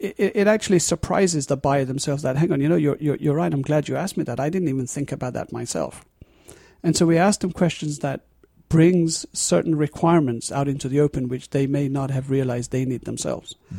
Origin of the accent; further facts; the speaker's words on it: London, United Kingdom; And so I was curious, and I came from London.